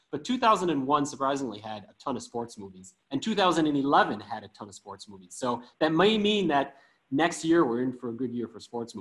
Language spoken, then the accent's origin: English; Minnesota, United States; I'm not a huge hockey fan, even though I'm from Minnesota.